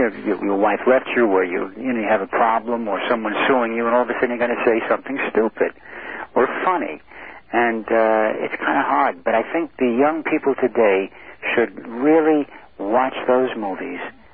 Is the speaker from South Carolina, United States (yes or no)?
no; Studio City, California, United States; Well, you know, growing up in Studio City in California, because my mom was born in New York City, so was my dad